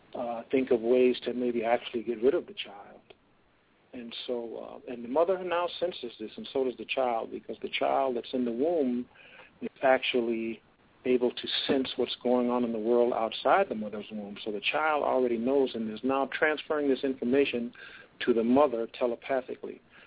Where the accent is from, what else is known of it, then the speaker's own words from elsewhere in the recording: Albuquerque, New Mexico, United States; I'm from Albuquerque, New Mexico.